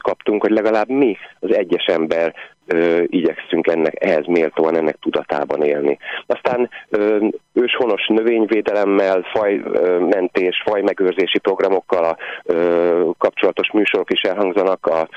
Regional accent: Pest, Hungary; én magam a Pilisben nőttem föl, tehát nekünk az erdő szélén volt a házunk gyerekkoromban

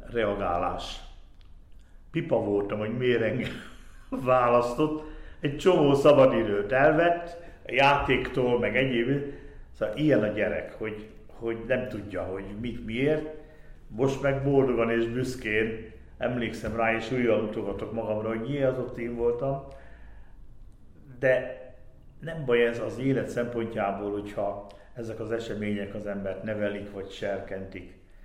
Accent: Budapest, Hungary; born there; Én Budapesten születtem, a testvéreim azok mind más-más városban

